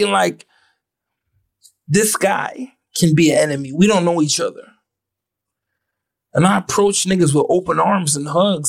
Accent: Ottawa, Ontario, Canada; I felt like I was the exception to the rule. I was from Ottawa.

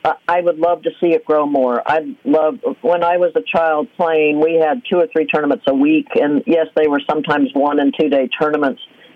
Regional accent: California, United States; born or raised there

